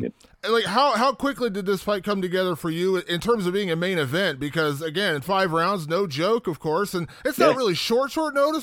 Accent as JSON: {"language": "English", "town": "Columbus", "region": "Ohio", "country": "United States", "tie": "born or raised there", "said": "at UFC Columbus here in my hometown of Columbus, Ohio."}